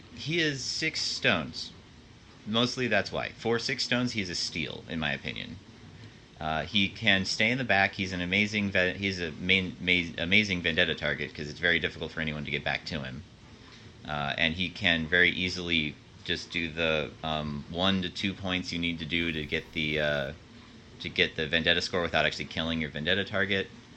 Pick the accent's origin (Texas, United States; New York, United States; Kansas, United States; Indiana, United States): Texas, United States; Austin; I'm from Austin, Texas.